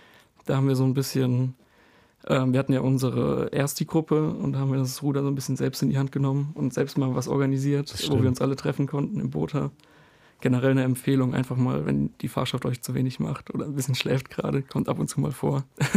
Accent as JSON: {"language": "German", "town": "Heidelberg", "region": "Baden-Württemberg", "country": "Germany", "said": "Ich komme ja ursprünglich aus Heidelberg."}